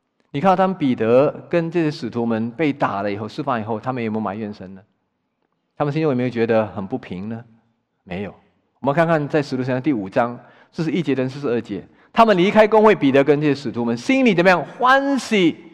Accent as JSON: {"language": "Chinese", "country": "China", "said": "我们中国人都喜欢金，特别是足金 99.9"}